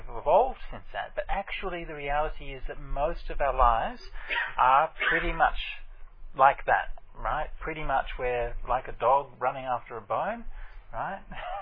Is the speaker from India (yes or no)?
no; Australia; So this is something which, as an Australian man, I can't speak on from experience, okay?